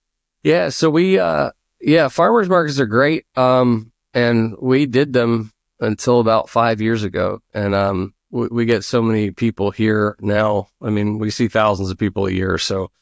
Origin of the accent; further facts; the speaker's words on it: Philadelphia, Pennsylvania, United States; and I'm from Philadelphia, so home of Rocky Balboa, right?